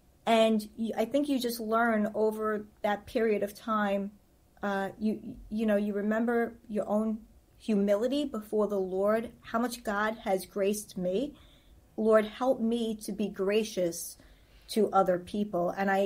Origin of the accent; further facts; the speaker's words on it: New York, United States; Sometimes I don't realize it because I'm Italian. I'm from New York.